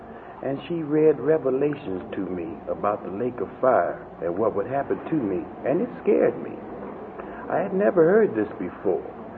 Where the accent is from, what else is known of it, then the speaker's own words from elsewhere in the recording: Chicago, Illinois, United States; I was born in Chicago, and I'm the youngest of three children. I was raised by my grandmother, but there was little love in our family.